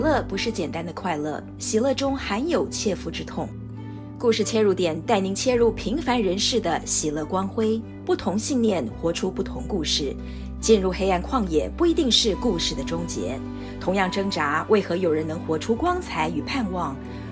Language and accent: Chinese; Tainan, Taiwan; now in Los Angeles, United States; 我一直生活在都市里，童年是在南台湾的府城长大，后来举家移民美国，常年住在洛杉矶。